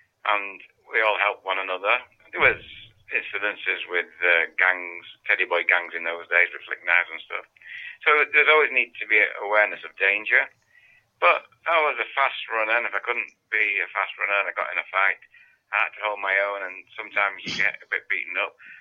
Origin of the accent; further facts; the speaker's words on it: Manchester, North West England, United Kingdom; I was born in Manchester, England in 1945, just after the war. And I grew up in a corner row house with no running hot water, outside toilet, green mold on the wall, no bath.